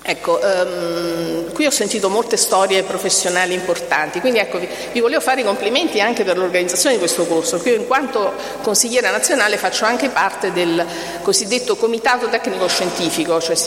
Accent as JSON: {"language": "Italian", "town": "Boscoreale", "region": "Campania", "country": "Italy", "tie": "born there", "said": "Io appunto sono nata qui, a Bosco Reale, precisamente a Passanti, che è una contrada proprio qui vicino."}